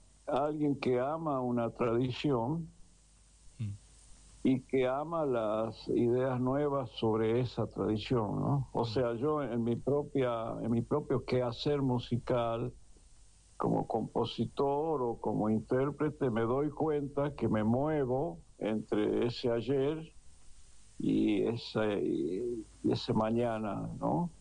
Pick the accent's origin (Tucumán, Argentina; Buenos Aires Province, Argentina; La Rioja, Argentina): Tucumán, Argentina; Pero yo personalmente, como tucumano, digamos